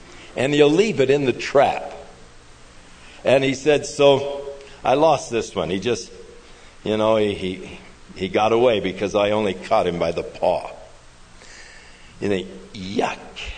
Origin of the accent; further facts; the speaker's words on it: California, United States; I was born in California, grew up in California, and I wanted to see the rest of the United States.